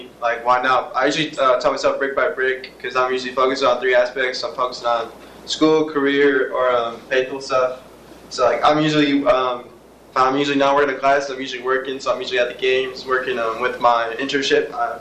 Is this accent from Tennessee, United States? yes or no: yes; Nashville, Tennessee, United States; I'm from Nashville, Tennessee, so I didn't know what offered.